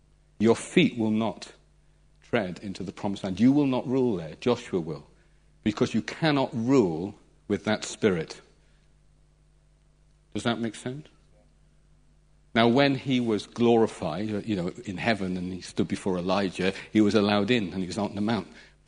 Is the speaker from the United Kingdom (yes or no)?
yes; England, United Kingdom; I'll stand out like a sore thumb because I'm English, British-speaking person.